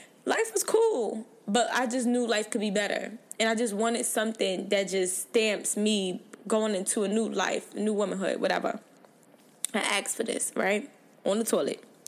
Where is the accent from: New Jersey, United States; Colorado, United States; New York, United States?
New Jersey, United States; now in Maryland, United States; So, as y'all know, I am from Jersey, brick city in the house, okay? But I currently live in Maryland, right?